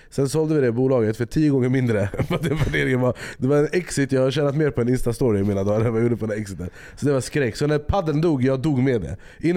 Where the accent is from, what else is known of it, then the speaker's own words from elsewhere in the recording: Iran; jag är ändå iranier. Vi kan racket.